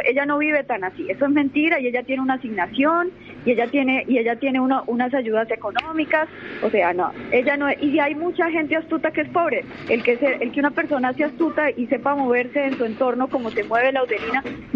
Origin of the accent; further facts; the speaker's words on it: Córdoba, Argentina; accent: Colombian; No, tengo acento colombiano